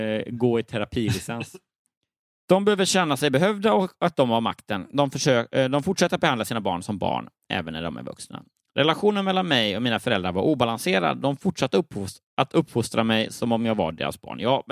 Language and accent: Swedish; Lund, Skåne, Sweden; om jag duschade och så hemma i Lund.